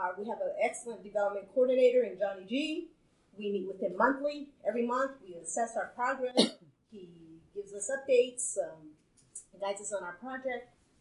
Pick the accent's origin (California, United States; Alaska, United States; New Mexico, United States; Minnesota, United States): New Mexico, United States; Zuni; also born or lived in Acoma; I come from Zuni and Acoma, so I'm used to, like, we're right here.